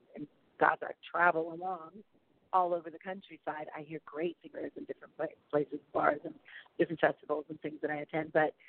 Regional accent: California, United States; I mean, again, you know, I'm from California, so got to have some of my friends come out and be part of it

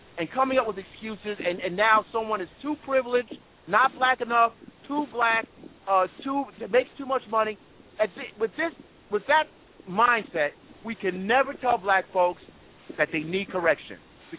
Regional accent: New York, United States; I'm sure you know, I'm a New Yorker like you're a New Yorker.

